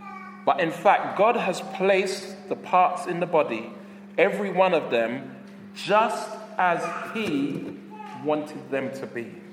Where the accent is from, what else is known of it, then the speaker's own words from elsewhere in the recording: Brixton, London, United Kingdom; Some of you were thinking that when I said I'm from Brixton, man.